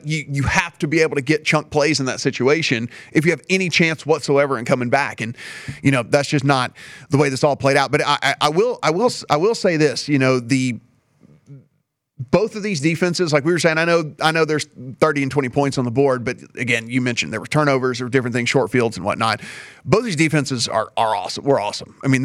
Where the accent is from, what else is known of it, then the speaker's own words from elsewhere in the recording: Louisiana, United States; I'm from Louisiana, I'm a Saints fan.